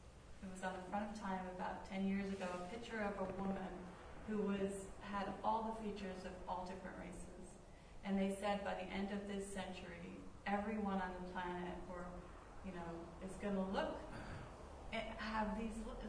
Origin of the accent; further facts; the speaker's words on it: Ireland; I'm Irish. My grandparents were hugely racist.